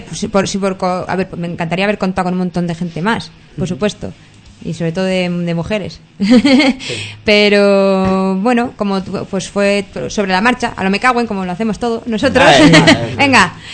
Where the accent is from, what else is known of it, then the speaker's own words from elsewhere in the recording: Ermua, Basque Country, Spain; Como decía un amigo mío de Manu, de mi pueblo de Ermua.